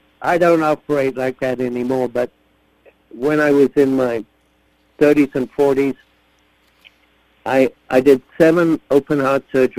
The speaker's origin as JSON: {"language": "English", "country": "Zimbabwe", "tie": "born there", "said": "I was born in Africa and Zimbabwe. But I went to medical school in London."}